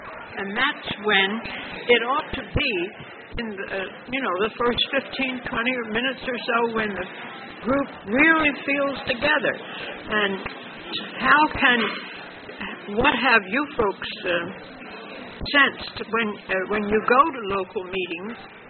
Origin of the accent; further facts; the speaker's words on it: Woodstown, New Jersey, United States; I came back to where I grew up in South Jersey in the Woodstown meeting.